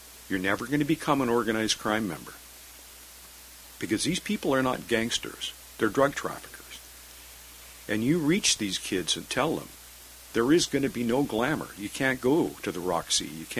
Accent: Kamloops, British Columbia, Canada; I grew up in Kamloops and had a bit of a rough start.

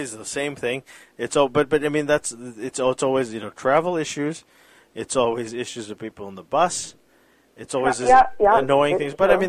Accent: Philippines; And speaking as a Filipino, I think Filipino people are lovely people.

